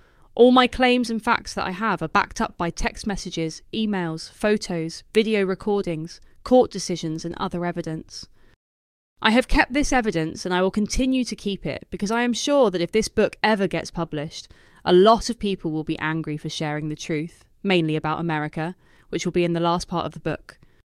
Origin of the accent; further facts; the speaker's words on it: Czechia; I would reply to them that I was from Czech Republic